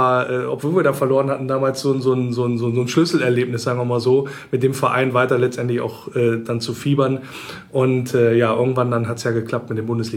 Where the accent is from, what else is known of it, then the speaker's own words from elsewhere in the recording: Wolfsburg, Lower Saxony, Germany; born there; Jetzt ist es so, dass ich gebürtiger Wolfsburger bin. Da ist man natürlich ein bisschen genetisch vorbelastet. Ich bin aber in einer Zeit geboren, Jahrgang 1975.